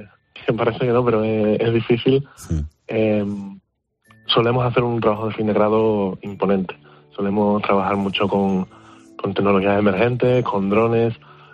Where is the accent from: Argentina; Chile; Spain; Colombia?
Spain; Extremadura; aquí en Extremadura tenemos un acento muy marcado.